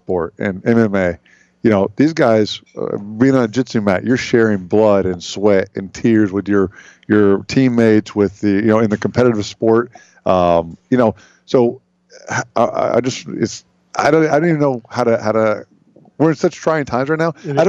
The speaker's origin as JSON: {"language": "English", "region": "Indiana", "country": "United States", "tie": "born or raised there", "said": "Because I remember back, you know, growing up in Indiana, Ryan White was the most famous AIDS, you know, patient"}